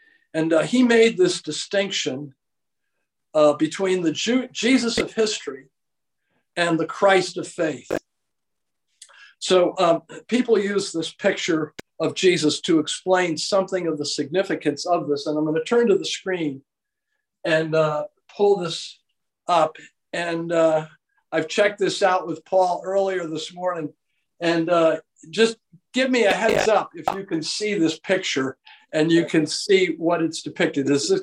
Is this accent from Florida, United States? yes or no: no; Loudonville, New York, United States; I discovered that the church that I grew up in Loudonville, New York, was having an all-night prayer vigil